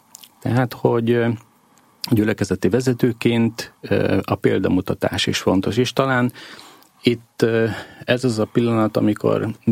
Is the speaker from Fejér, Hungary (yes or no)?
no; Szabolcs-Szatmár-Bereg, Hungary; Én, aki a nyírségből származom, vagy legalábbis a családom egy része a nyírségből jön, ahol hát a homokdombokon kívül azért nagy hegyeket sokáig nem láttam